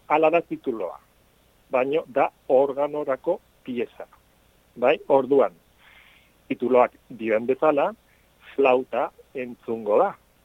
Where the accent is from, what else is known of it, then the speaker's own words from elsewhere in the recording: Zumaia, Basque Country, Spain; nire herriko organista batena, Beobide, bueno, zakit ezagutzen duzuen, baino Zumaian Beobide familia oso ezaguna da.